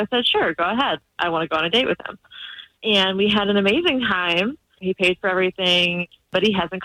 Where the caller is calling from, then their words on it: Lake Nona, Florida, United States; Lake Nona.